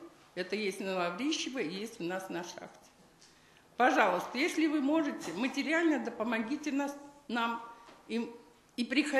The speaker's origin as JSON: {"language": "Russian", "country": "Russia", "lives_now": "Uzhhorod, Ukraine", "said": "Я россиянка, но я люблю Украину."}